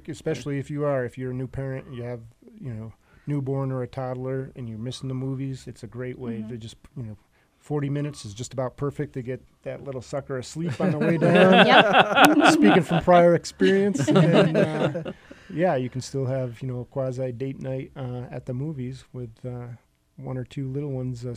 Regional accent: Massachusetts, United States; I grew up in Western Massachusetts.

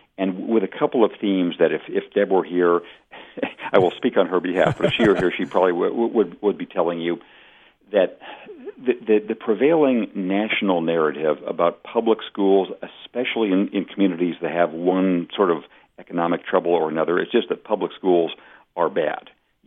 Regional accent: Redlands, California, United States; when I was a kid growing up in Redlands, actually in the Inland Empire

